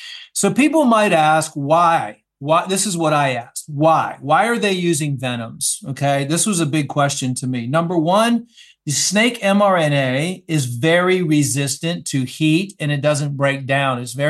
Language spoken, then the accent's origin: English; Louisiana, United States; In Louisiana.